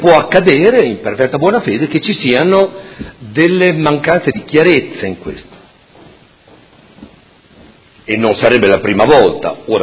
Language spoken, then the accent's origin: Italian; Modena, Emilia-Romagna, Italy; io sono di Modena, sono nato e tutto